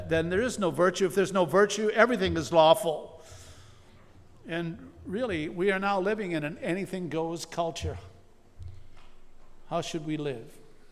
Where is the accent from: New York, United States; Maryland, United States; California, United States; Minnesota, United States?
Minnesota, United States; where I grew up in Minnesota, we had to go down this one street to find the magazine rack